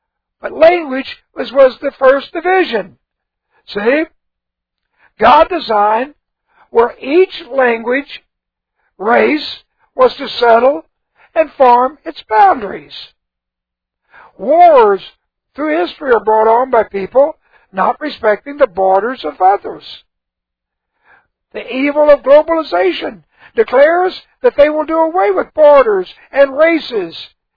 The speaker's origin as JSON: {"language": "English", "region": "Texas", "country": "United States", "said": "I'm a Texan. I love Texas."}